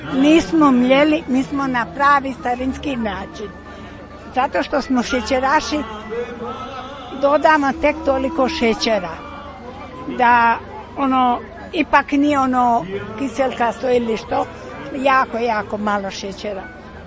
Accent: Bosnia & Herzegovina; kod nas u Bosni se nije pekmez stavljao u flaše

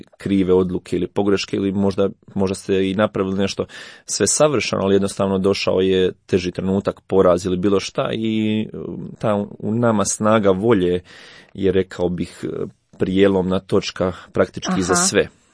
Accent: Međugorje, Federation of Bosnia and Herzegovina, Bosnia & Herzegovina; Da, dolazim iz Međugorja, iz maloga mjesta, kao što svi znate, koje nije bilo poznato po sportu do posljednjih, ne znam, 15-ak godina, previše.

